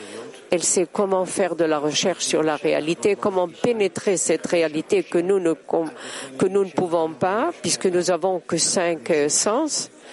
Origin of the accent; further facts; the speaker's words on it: Tel Aviv, Tel Aviv District, Israel; French is a second language; je viens de Tel Aviv, j'ai étudié le premier campus à Rishon, c'est une ville à côté de Tel Aviv.